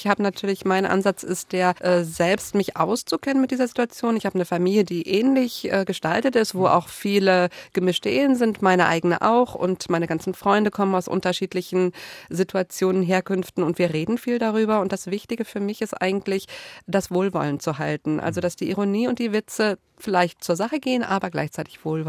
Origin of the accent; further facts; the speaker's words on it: Paris, Île-de-France, France; Ich würde sie genau dahin bringen, wo ich aufgewachsen bin, ins 19. Arrondissement in Paris, wo nebeneinander gegenüber eine Moschee, eine Synagoge, ein buddhistischer Tempel und eine katholische Kirche ist